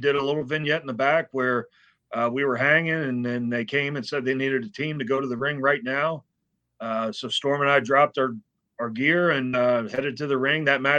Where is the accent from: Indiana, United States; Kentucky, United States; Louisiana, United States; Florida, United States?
Kentucky, United States; I'm from Northern Kentucky. So, you know, I got a little bit of little country in me as well, but a little redneck